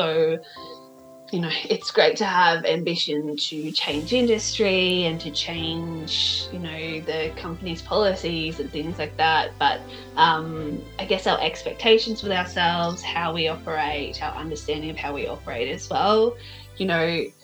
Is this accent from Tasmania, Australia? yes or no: no; Brisbane, Queensland, Australia; I'm a North Brizzy girl, so I'm based in Sandgate, So Turrbal and Yuggera country, which is really beautiful, and we're by the water there